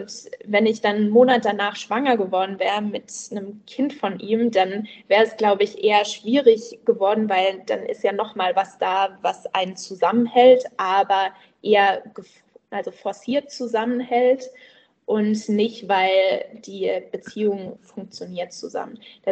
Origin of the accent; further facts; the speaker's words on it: Odenwald, Germany; Also ich bin der Mensch, der ich bin, dadurch, dass ich im Odenwald auch aufgewachsen bin.